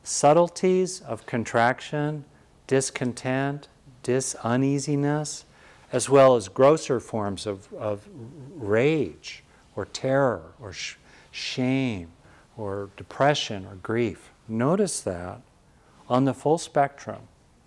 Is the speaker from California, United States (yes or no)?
yes; Los Angeles, California, United States; I grew up in LA near Beverly Hills